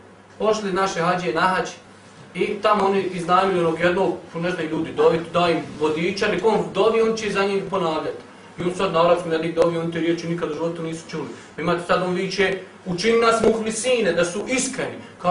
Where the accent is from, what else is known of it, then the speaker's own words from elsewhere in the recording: Bosnia & Herzegovina; ja nisam spao s Marsa, ja sam Bošnjak, Bosanac.